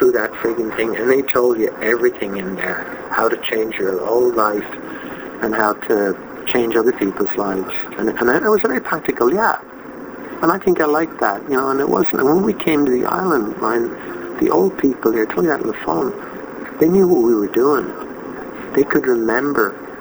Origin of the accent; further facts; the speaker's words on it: Ontario, Canada; moved away; When my friend Jack and I came down here from Ontario, we were sure in 1970, 1971 that the whole society was going to collapse.